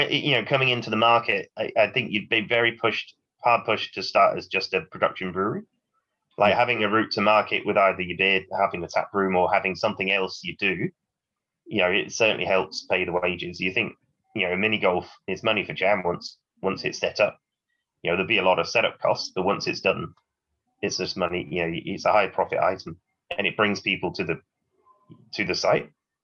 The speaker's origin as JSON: {"language": "English", "region": "England", "country": "United Kingdom", "said": "being an English boy, I grew up, you know, sort of drinking pretty shit lagers and cider in the mainstream bars at the cricket club"}